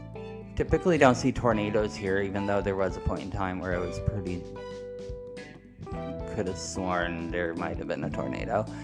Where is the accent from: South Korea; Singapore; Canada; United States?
Canada; although it's cold still outside, we're Canadian.